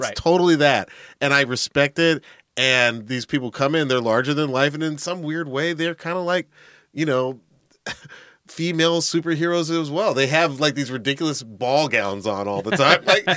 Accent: Atlanta, Georgia, United States; I grew up in Atlanta

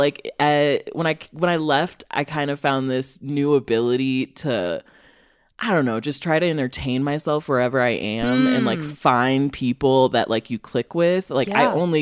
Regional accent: Illinois, United States; now in Chicago, United States; So I grew up in Northern Illinois, but I went to college in Western Massachusetts

